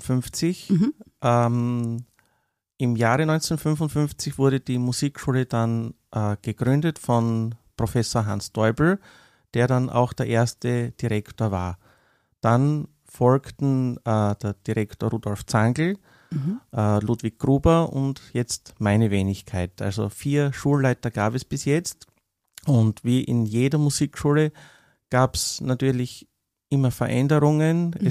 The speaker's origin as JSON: {"language": "German", "town": "Hartberg", "region": "Styria", "country": "Austria", "tie": "born or raised there", "said": "Also ich stamme aus Hartberg, bin dort aufgewachsen und wohne dort auch nach wie vor"}